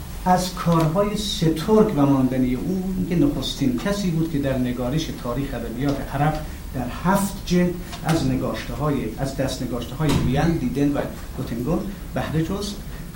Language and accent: Persian; Kerman, Iran; also born or lived in Darmstadt / Hanover; در 1321 در کرمان متولد شدم و در 1339 از مدرسه پهلوی آن روز کرمان دانش آموخته شدم.